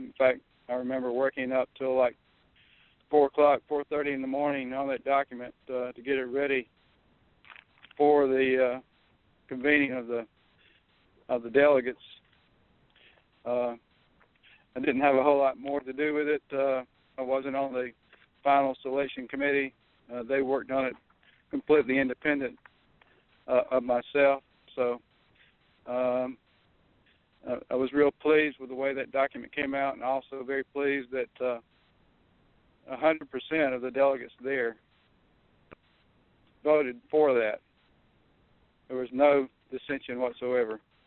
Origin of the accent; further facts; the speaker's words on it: Dothan, Alabama, United States; But I was born in Dothan, Alabama, and still live there. I went off to college at Auburn University, where I graduated in 1977.